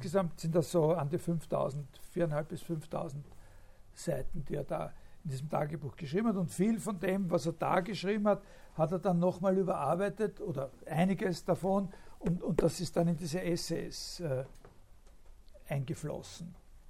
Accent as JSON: {"language": "German", "region": "Vienna", "country": "Austria", "said": "wenn man das so als Wiener so sagen darf"}